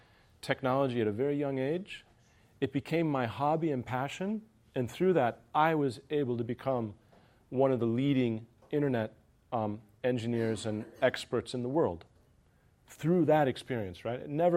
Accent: United States; moved away as an adult; now in Sotkamo, Finland; I am American who's been in Finland for 21 years. So basically my entire adult life has been in Finland. And I have a family in Sotkamo Vuokatti.

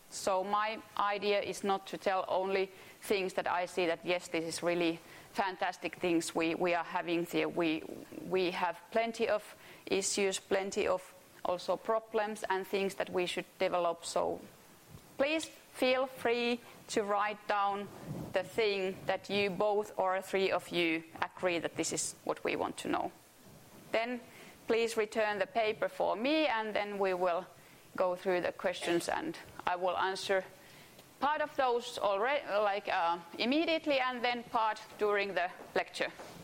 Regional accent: Finland; And I think can share the experience how you feel living abroad, although this is my home country, but I know how it feels like to be away from your home.

